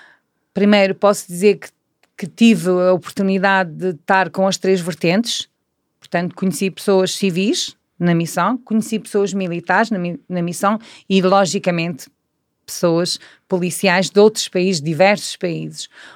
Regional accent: Portugal; porque eu sou de Portugal.

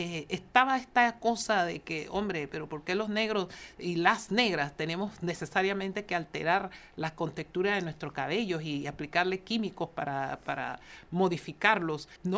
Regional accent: Panama; tenía el deber de luchar y servir para la defensa de los derechos de la población, de la sociedad panameña

